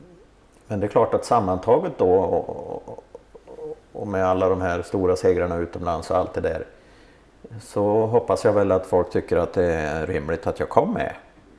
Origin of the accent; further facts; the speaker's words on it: Västra Götaland County, Sweden; also born or lived in Axvalla; Jag kommer från Dalsland från första början.